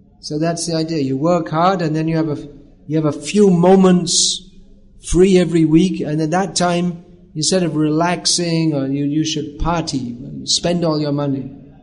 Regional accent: England, United Kingdom; I'm from England.

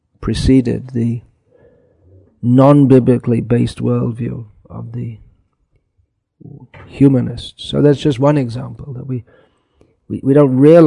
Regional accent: Northern Ireland, United Kingdom; I am an Irish body, and especially in Northern Ireland, it's not just an Irish body, but it's either a loyalist body or a Republican body.

